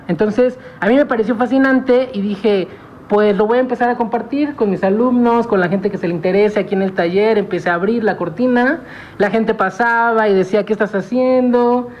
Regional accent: Cuautla, Morelos, Mexico; hace como 6 años que regresé aquí a mi pueblo, a Cuautla

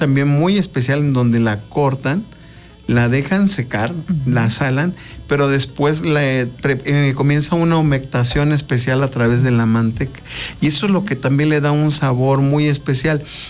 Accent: Jiutepec, Morelos, Mexico; now in Ocotepec, Mexico; Ya somos más de Ocotepec que de Jutepec, no, efectivamente, y aquí el clima es delicioso por acá, por el norte de nuestro estado

